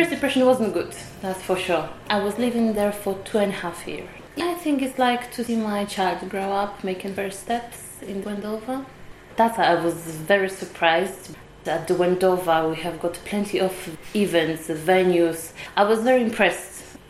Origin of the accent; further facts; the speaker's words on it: Poland; English is a second language; I grew up in Poland, in Central, and it's a very beautiful place. It's very green. We have got plenty of hills.